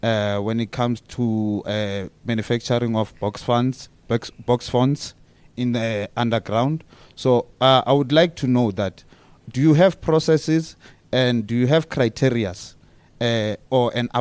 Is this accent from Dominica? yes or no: no; Wedela, Gauteng, South Africa; I'm from Wedela.